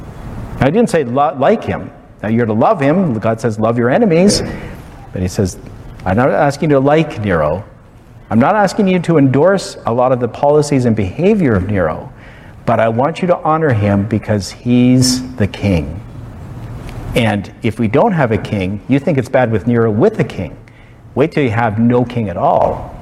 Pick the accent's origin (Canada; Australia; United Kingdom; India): Canada; moved away as an adult; now in United States; especially for me as a Canadian, you know, how sad that I have to move to America just in that last chapter. You know, I wish I would have moved here 50 years ago